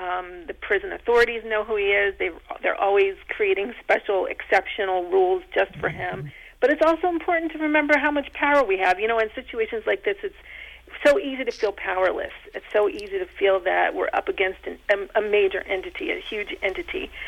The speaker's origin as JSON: {"language": "English", "region": "Pennsylvania", "country": "United States", "said": "And I'm from Pennsylvania, and I've never seen towns like this."}